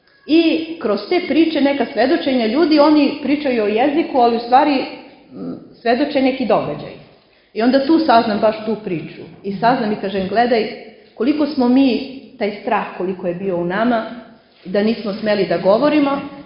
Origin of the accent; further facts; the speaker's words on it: Velika Hoča, Prizren District, Kosovo; Kažem, ja sam odrasla u Velikoj Hoči i neke stvari sam saznala tek posle.